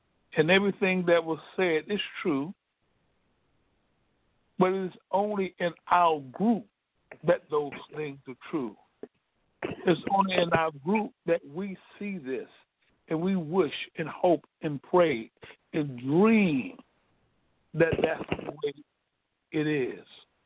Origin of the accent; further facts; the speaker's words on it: Greenville, South Carolina, United States; you know I'm from Greenville, South Carolina, so by being from the South, and we've seen a whole lot of things